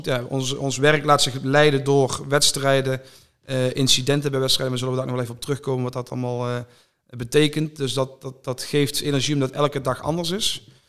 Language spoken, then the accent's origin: Dutch; Veldhoven, North Brabant, Netherlands; Ik kom uit Veldhoven.